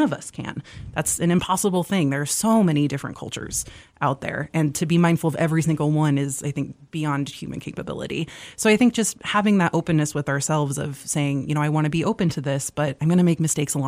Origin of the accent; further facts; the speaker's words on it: Malta, Montana, United States; I'm originally from Malta, Montana, over in northeastern Montana, about 60 miles south of the Canadian border. So as you can imagine, it's pretty flat out there, pretty prairie.